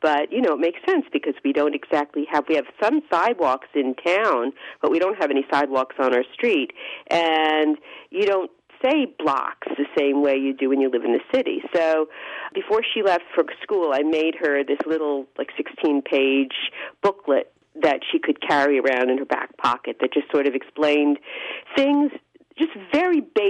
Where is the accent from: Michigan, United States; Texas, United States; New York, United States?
New York, United States; Brooklyn; I'm a native New Yorker. I grew up in Brooklyn, and I took sort of knowing the city, I think, a lot for granted, and lived there after college for about 10 years.